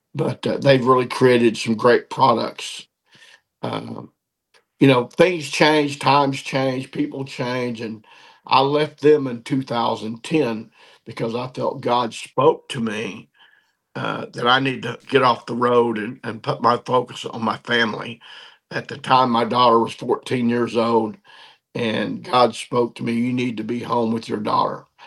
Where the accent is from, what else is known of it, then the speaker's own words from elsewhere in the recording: Missouri, United States; I am from Southern Missouri, born and raised right here.